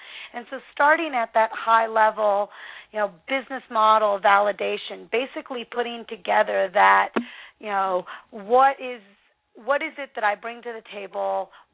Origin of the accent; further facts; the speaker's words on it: Pacific Northwest, United States; Well, you know, I'm from the Northwest.